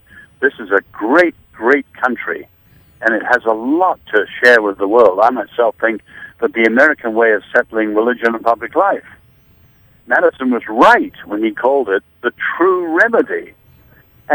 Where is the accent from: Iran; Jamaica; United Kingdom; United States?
United Kingdom; I'm British.